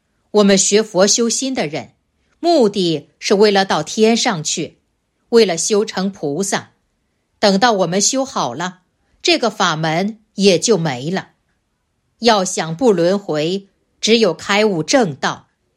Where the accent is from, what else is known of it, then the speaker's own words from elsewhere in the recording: China; 我们中国人年夜饭吃的都很多，